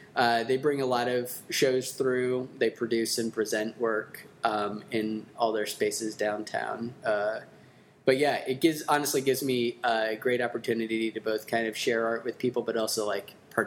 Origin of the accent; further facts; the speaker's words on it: Cincinnati, Ohio, United States; I'm originally from Cincinnati, Ohio.